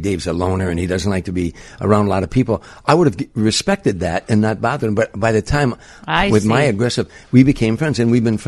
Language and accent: English; Chicago, Illinois, United States; And I said, "I'm from Chicago."